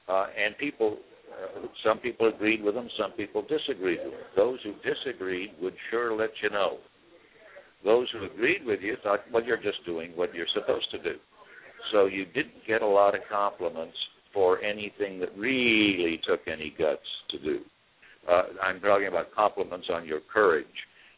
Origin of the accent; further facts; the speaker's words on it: Washington, United States; if you go home to my home state today and ask anybody under 40 if they have ever heard of Scoot Jackson or Warren Magnuson